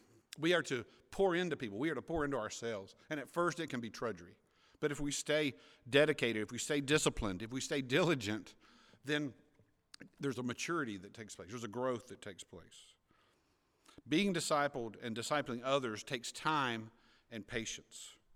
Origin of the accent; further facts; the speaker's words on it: Florida, United States; I grew up in Suwanee County. We know. I know hardworking farmers.